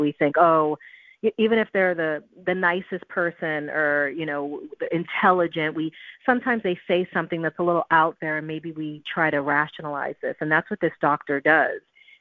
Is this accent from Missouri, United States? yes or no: no; Brooklyn, New York, United States; I grew up in New York in Brooklyn